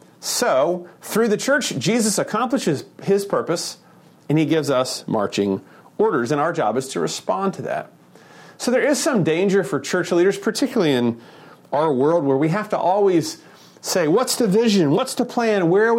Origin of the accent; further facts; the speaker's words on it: United States; So as an American, I'm particularly uncomfortable with power being concentrated in an individual.